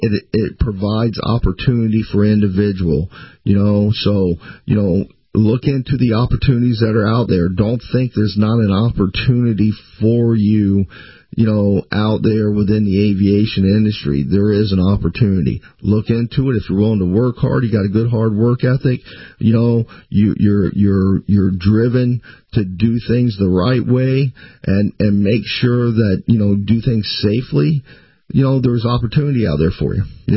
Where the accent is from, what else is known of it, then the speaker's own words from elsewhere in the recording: Hillsborough County, Florida, United States; You know, I was born and raised here in Hillsborough County. You know, it's a great place to live.